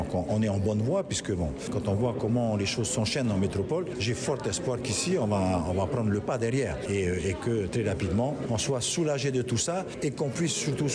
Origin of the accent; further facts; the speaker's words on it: Austral Islands, French Polynesia; je viens des Australes.